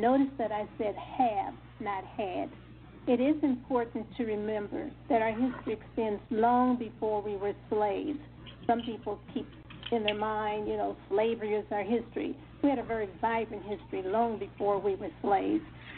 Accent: Tennessee, United States; I attended a segregated school. I'm from Tennessee, so I had to pass up all those other schools to get to my school.

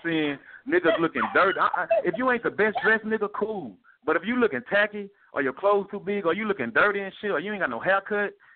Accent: Texas, United States; I don't listen to … I'm from Texas, bro.

